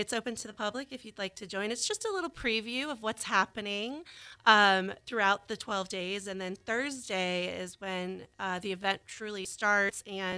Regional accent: Tallahassee, Florida, United States; So I'm actually from the Tallahassee area.

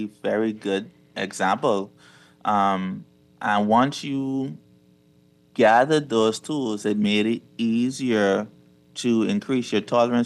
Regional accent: Grand Bahama, Bahamas; I'm from Grand Bahama.

